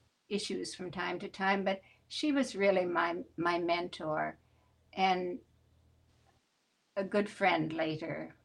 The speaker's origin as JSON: {"language": "English", "town": "Alberton", "region": "Prince Edward Island", "country": "Canada", "tie": "born or raised there", "said": "I was born in Alberton, Prince Edward Island, Canada, and born in 1938, April 29th, on a dairy farm."}